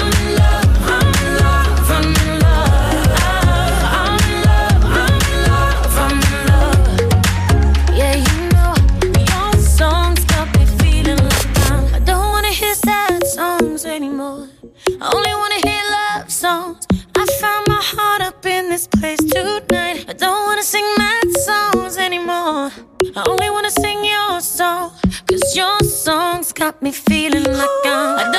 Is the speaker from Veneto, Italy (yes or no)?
no; Milan, Lombardy, Italy; sono milanese.